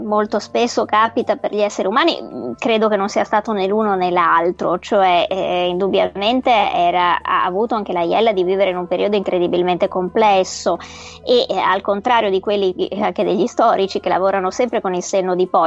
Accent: Venice, Veneto, Italy; Parlo perché sono veneziana, quindi...

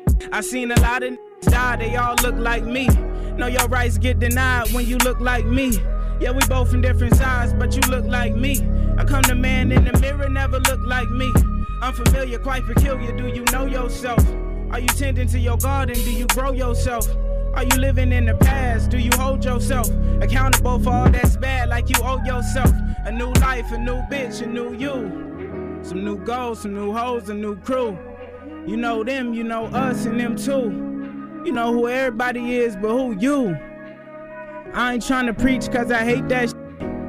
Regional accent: Vallejo, California, United States

